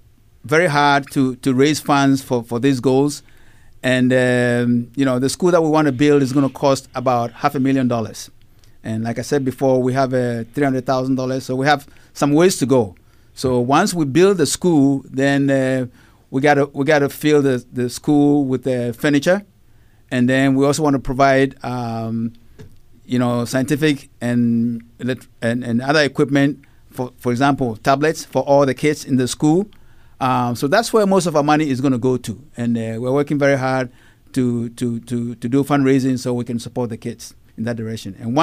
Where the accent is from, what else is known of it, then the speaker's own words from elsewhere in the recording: Ghana; Every year I go to Ghana for, as you know, I'm from Ghana, to visit family